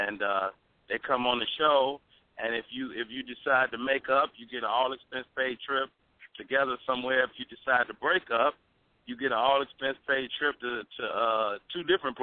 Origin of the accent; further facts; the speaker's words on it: Chicago, Illinois, United States; also born or lived in Monroe, Louisiana / New Orleans; born and raised in Chicago, kind of grew up in Monroe, Louisiana, you know, which was northeast Louisiana